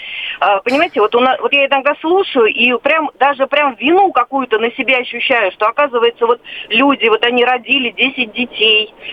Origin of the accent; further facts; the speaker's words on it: Moscow, Russia; я из Москвы.